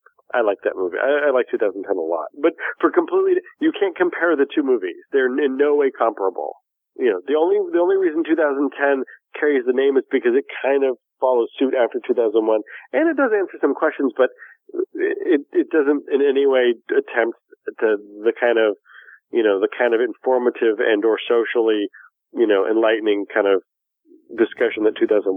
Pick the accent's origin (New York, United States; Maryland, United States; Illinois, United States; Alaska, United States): Alaska, United States; You and I grew up with a little different outlook on things, I think, because, you know, we were growing up in Alaska in the Cold War, you know, first strike territory.